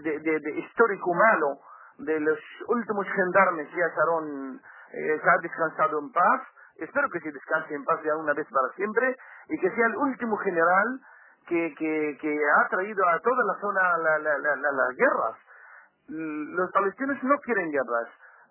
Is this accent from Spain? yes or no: yes; Spain; Yo soy español, de nacionalidad española, pero de origen palestino.